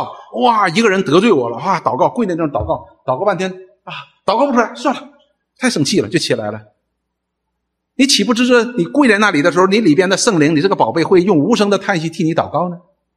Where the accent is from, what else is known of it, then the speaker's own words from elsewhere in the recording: China; 我们中国人前阶段的时候有一个很流行的词叫保驾护航